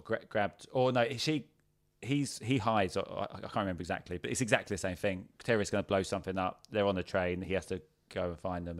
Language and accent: English; United Kingdom; well, I'm in a show called Best of British, so they pretty much know that's where I'm from.